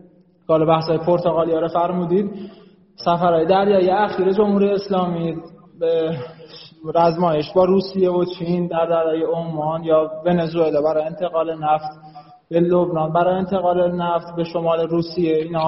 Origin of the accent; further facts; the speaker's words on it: Isfahan, Iran; از اصفهان، طلبه حوزه هستم.